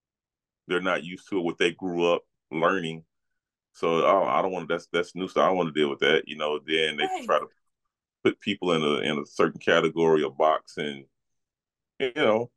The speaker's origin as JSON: {"language": "English", "region": "the South", "country": "United States", "tie": "born or raised there", "said": "I mean, I was raised in the South, and my mom and dad believe in Adam and Eve, not Adam and Steve."}